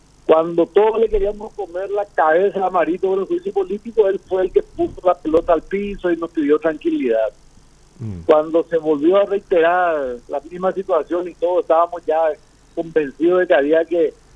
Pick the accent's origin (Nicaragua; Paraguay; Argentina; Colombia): Paraguay; Yo tengo toda la ilusión como ciudadano paraguayo